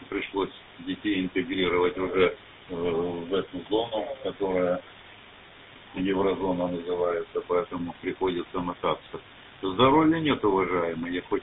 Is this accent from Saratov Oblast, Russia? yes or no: yes; Saratov, Saratov Oblast, Russia; moved away as an adult; я из Саратова просто уехал, детей забрал. Вот, перебрался в еврозону